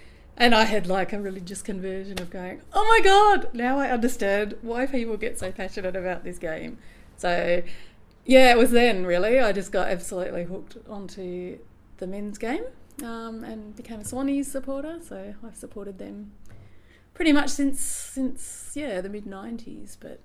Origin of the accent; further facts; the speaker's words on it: Perth, Western Australia, Australia; I grew up in Western Australia, so even though big AFL state, I wasn't really into the football at all when I lived in Perth. Just wasn't really part of my life. I mean, I'm 52